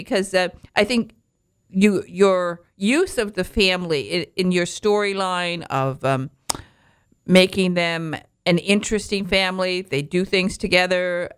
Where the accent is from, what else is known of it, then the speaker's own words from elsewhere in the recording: Michigan, United States; You know, I come from the Upper Peninsula of Michigan. And, of course, there we have a 100-year-old farm.